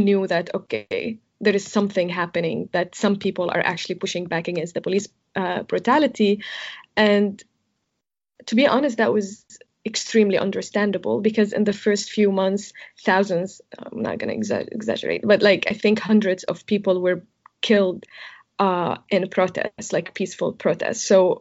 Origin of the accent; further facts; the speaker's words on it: Latakia Governorate, Syria; English is a second language; So I'm from that small town, a very Alawite town. And I remember one time I was going from Jable to Latakia